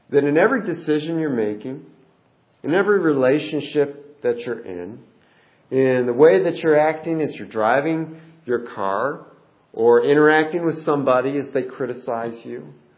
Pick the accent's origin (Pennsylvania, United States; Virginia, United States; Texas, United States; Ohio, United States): Ohio, United States; Delaware; somebody here that lives in my hometown who's visiting this morning in Delaware, Ohio, Rutherford B.A.'s High School. And as I was growing up there